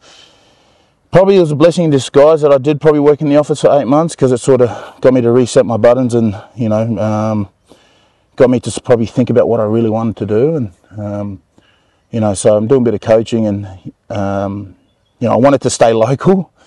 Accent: Queensland, Australia; now in Sydney, Australia; Mind you, I'm originally from Queensland

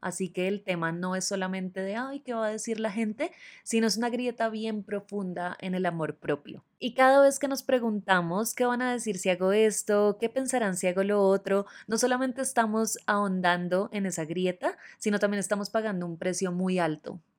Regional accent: Colombia; Yo soy de Colombia

